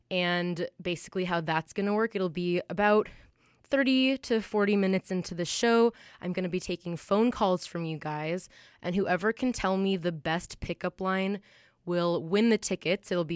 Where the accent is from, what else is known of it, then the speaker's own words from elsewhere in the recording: San Diego, California, United States; she's from my hometown, San Diego